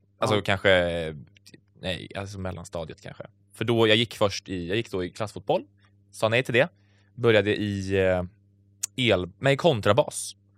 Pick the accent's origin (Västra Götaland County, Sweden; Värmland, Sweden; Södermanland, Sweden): Värmland, Sweden; Karlstad; now in Stockholm, Sweden; Karlstad.